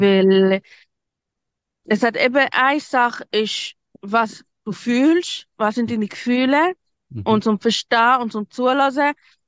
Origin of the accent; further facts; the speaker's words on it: Zurich, Switzerland; ich bin in Zürich aufgewachsen